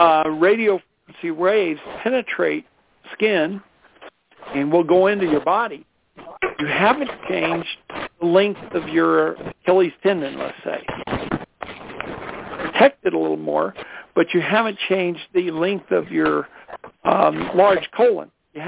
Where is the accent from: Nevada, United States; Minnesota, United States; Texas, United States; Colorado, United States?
Colorado, United States; I'm from Colorado. That's where I am now.